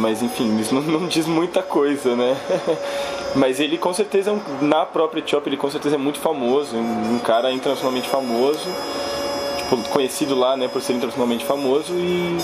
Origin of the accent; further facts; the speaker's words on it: Brazil; Olha, eu acho que mulato, né? Pelo menos a gente como brasileiro pode falar, acho que, né?